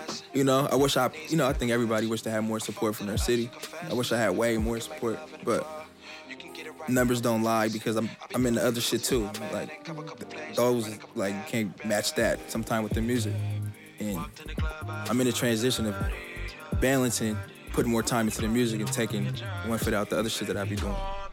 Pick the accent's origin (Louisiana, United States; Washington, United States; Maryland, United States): Washington, United States; Seattle; Because you got to think, we're from Seattle, too. It's diverse.